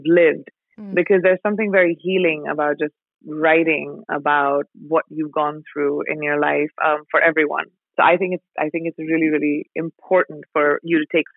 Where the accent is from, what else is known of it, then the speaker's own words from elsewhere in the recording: India; especially because I'm Indian